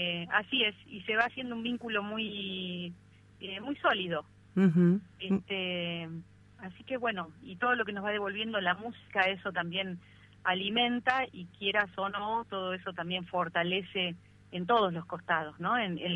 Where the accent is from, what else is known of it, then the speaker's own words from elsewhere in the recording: Azul, Buenos Aires Province, Argentina; Yo soy de Azul, así que vine yo de visita